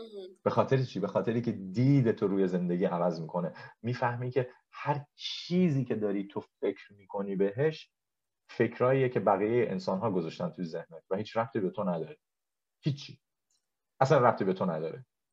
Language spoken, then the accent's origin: Persian; Shiraz, Fars, Iran; born there; چرا من سال 1986 به دنیا آمدم؟ چرا؟ چرا من در شهر شیراز به دنیا آمدم؟